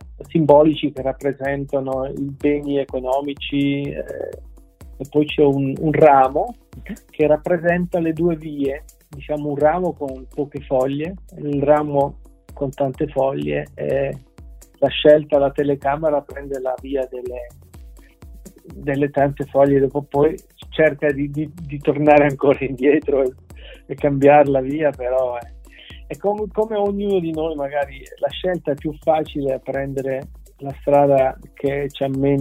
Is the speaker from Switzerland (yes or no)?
yes; Switzerland; born there; Italian is a second language; Io sono nato in Svizzera e l'inglese qui è una lingua che si parla a scuola e dappertutto e mi veniva più facile dell'italiano.